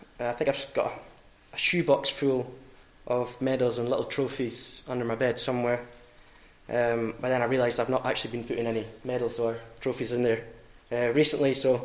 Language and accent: English; Fort William, Scotland, United Kingdom; I grew up in Fort William, which is known as the outdoor capital of the UK.